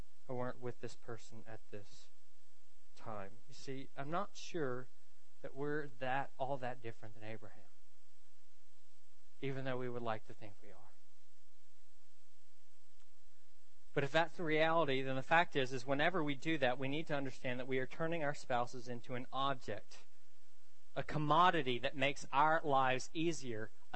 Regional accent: the South, United States; perhaps be resigned to live somewhere close to my hometown in the South forever. I'm a Southerner, so I can make those jokes, right?

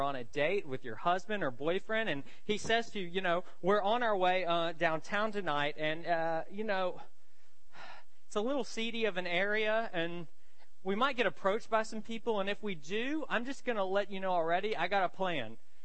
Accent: the South, United States; perhaps be resigned to live somewhere close to my hometown in the South forever. I'm a Southerner, so I can make those jokes, right?

